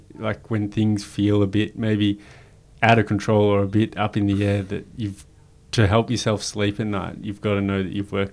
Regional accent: Melbourne, Victoria, Australia; I'm from Melbourne, in case anyone cares out there.

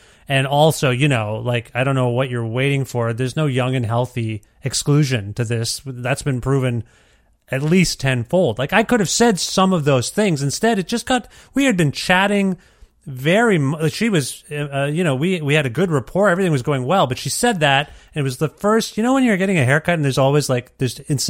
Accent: Canada; I was just more astounded that as a Canadian, you didn't even ask me how I was doing.

